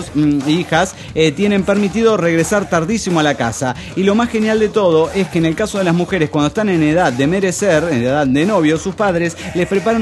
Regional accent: Xalapa, Veracruz, Mexico; Estaba yo con un camarada caminando por el centro de la ciudad de Jalapa, capital del estado de Veracruz, México

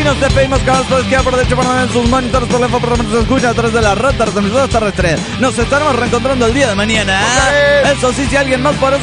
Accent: Mérida, Yucatán, Mexico; de Mérida, Yucatán.

